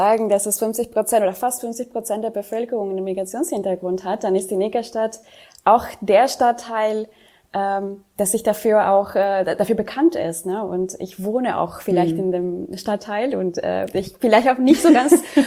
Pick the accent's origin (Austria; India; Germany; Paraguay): Paraguay; first language Jopara; German is a second language; ich bin in Paraguay geboren und aufgewachsen, meine Muttersprache ist Yopada, was auch eine Kreolsprache, so eine Mischsprache ist.